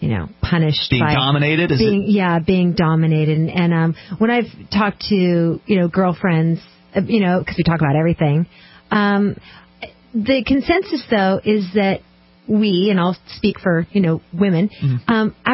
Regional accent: West Coast, United States; now in Tennessee, United States; But I'm from the West Coast.

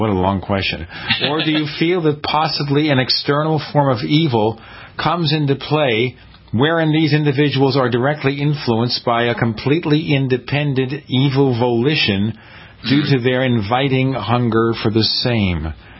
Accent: Brooklyn, New York, United States; I came from Brooklyn, by the way.

